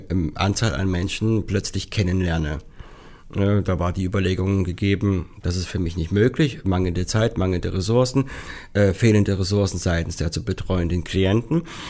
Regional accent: Apolda, Thuringia, Germany; ich kann nicht mit einem Account dorthin gehen, die sich mit dem Viadukt meiner Heimatstadt Apolda befassen.

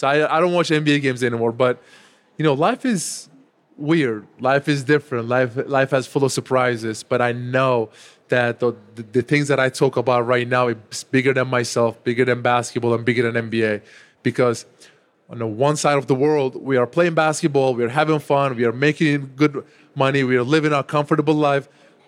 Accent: Turkey; when I was growing up in my home country, Turkey, we did not have freedom of speech

